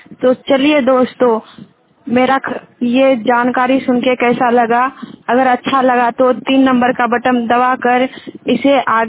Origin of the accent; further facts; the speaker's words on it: Bihar, India; मैं चितोरिया पंचायत से हूँ, प्रखंड मनसाही जिला कटिहार से हूँ।